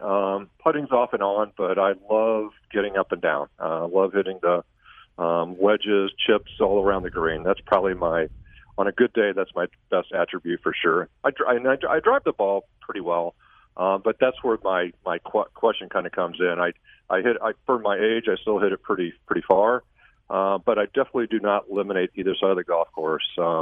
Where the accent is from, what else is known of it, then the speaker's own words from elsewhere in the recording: Cape Girardeau, Missouri, United States; So growing up in Cape Girardeau